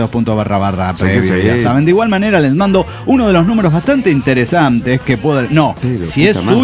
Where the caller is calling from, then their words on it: Cochabamba, Bolivia; Saludos desde Cochabamba.